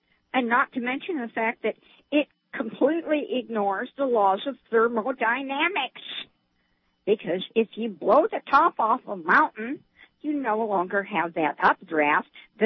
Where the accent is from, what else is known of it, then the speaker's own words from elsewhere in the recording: Seattle, Washington, United States; I was raised in Seattle.